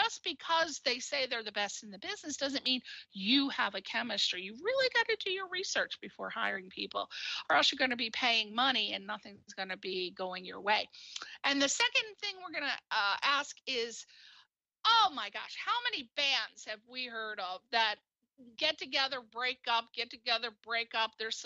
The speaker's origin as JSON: {"language": "English", "region": "East Coast", "country": "United States", "said": "Everybody knows I'm from the East Coast, so these are my two East Coast sisters."}